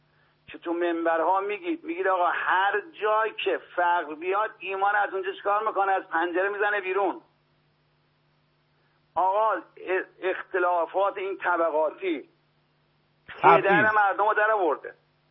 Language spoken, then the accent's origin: Persian; Qom, Iran; من طلبه نیستم، تو قم بزرگ شدم